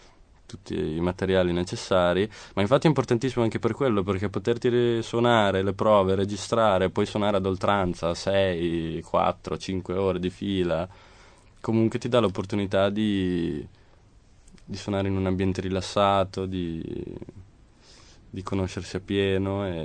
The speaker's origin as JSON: {"language": "Italian", "town": "San Lazzaro di Savena", "region": "Emilia-Romagna", "country": "Italy", "said": "Veniamo da Idice San Lazzaro, su per giù siamo tutti di questa"}